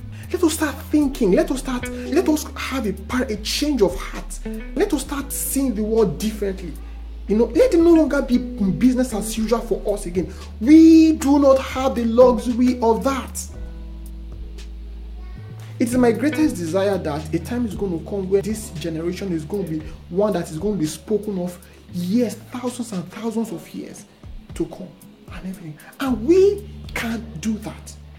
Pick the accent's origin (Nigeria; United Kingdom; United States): Nigeria; What we are capable of building as Nigerians, as Nigerian youths, I don't think the world can even imagine.